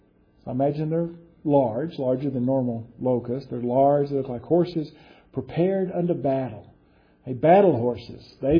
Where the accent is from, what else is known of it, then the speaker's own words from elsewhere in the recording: Texas, United States; I grew up in West Texas, so they actually had ads for oil wells